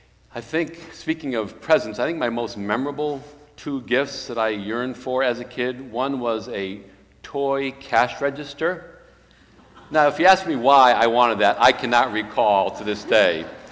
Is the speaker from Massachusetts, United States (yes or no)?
yes; Worcester, Massachusetts, United States; I grew up in Worcester, Massachusetts, had a wonderful family, the magic of Christmas, the presents, pageants.